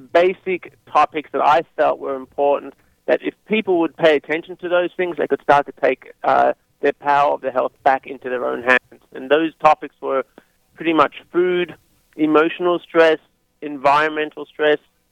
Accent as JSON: {"language": "English", "country": "Australia", "moved": "as an adult", "lives_now": "United States", "said": "I come from Australia and I've been in the U.S. for 10 years."}